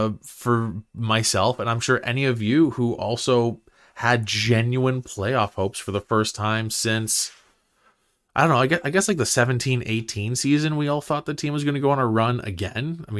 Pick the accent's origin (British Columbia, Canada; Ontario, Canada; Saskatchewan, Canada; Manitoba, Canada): Ontario, Canada; Barrhaven; I grew up in Barrhaven. Okay, I grew up in Barrhaven.